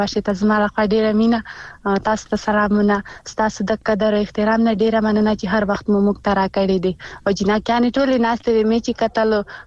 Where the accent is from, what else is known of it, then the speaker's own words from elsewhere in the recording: Khyber Pakhtunkhwa, Pakistan; چې زه خو د جنوبي وزیرستان نه یم